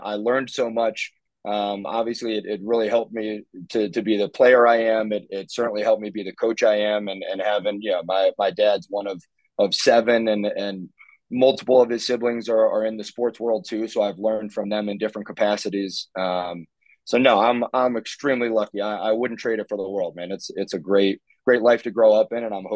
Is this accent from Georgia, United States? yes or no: no; South Bend, Indiana, United States; But the cool part was growing up in South Bend in kind of a smaller town, and having Notre Dame as kind of my personal playground as a kid.